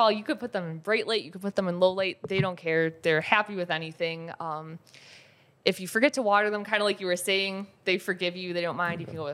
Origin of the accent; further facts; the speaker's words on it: Buffalo, New York, United States; I'm from Buffalo, New York, it's like typically overcast and it's really cloudy.